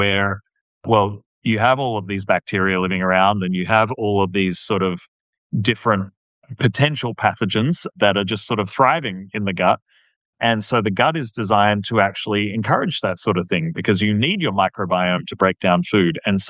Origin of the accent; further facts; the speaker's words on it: Australia; as an Australian, I often get asked by Americans